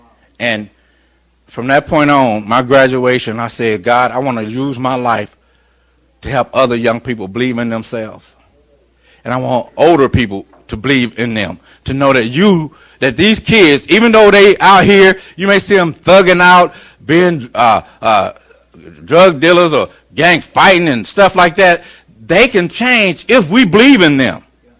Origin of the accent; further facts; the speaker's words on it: Indianapolis, Indiana, United States; moved away as an adult; now in Augusta, United States; I end up deciding to leave almost overnight to come down here to Augusta. I'm from Indianapolis.